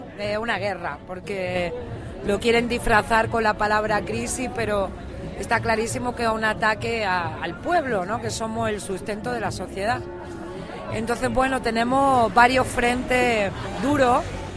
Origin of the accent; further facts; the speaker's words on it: Andalusia, Spain; also born or lived in Madrid; porque yo soy andaluza, me moví a Madrid.